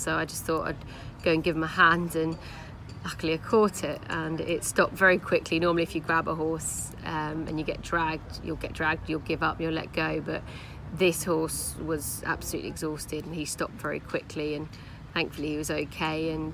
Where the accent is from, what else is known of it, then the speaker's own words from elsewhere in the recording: Brighton, South East England, United Kingdom; Growing up in Brighton, on the inside of the racetrack, there's actually a main road, so you normally do whatever you can to catch a loose horse.